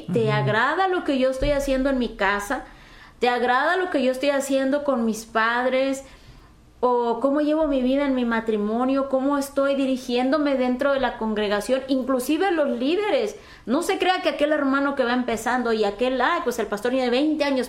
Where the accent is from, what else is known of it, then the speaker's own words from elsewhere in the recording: Mexico; pues yo soy mexicana